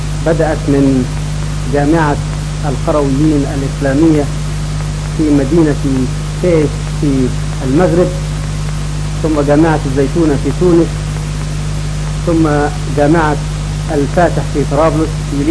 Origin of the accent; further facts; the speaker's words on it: Egypt; now in South Africa; انا من مصر، رحلت عن مصر من 4 سنوات فارا بايماني